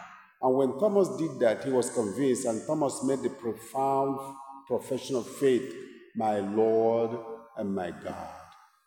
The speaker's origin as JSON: {"language": "English", "country": "Nigeria", "lives_now": "Bedford, United States", "said": "Dear friends … I'm originally from Nigeria, but I'm a staff chaplain at the Veterans Affairs Hospital in Bedford, Massachusetts."}